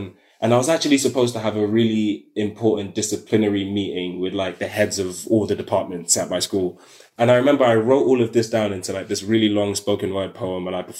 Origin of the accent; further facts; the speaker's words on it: London, United Kingdom; I'm like, I'm from South London.